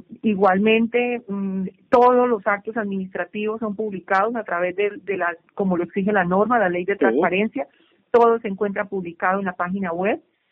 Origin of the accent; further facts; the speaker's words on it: Girón, Santander, Colombia; soy hija de Girón de muchos años, aquí estudié mi primaria, mi bachillerato, mi familia es de acá, entonces conozco muy bien Girón